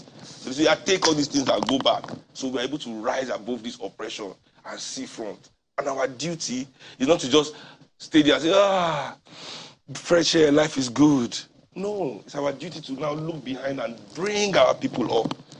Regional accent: Nigeria; And I feel we as Nigerian people, you know, emotions drive us a lot.

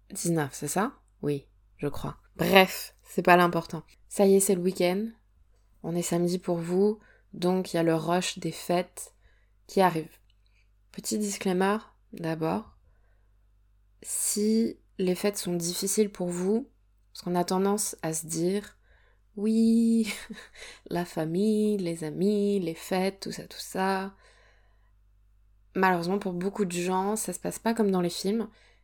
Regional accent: Provence-Alpes-Côte d'Azur, France; je suis une sudiste, moi, hein, vous savez, je viens de Provence de base.

